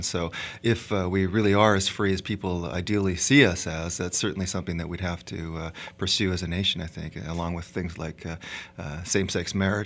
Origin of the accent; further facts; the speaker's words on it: Esquimalt, British Columbia, Canada; So when I'm in Quebec, I'm from British Columbia, but when I'm in Victoria, I'm from Esquimalt.